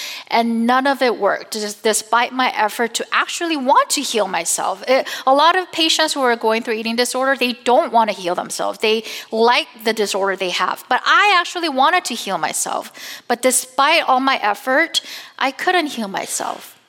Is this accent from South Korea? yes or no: yes; South Korea; moved away as an adult; now in United States; I was raised in Korea, but I came to the States and was exposed to all this exciting secular life in the United States.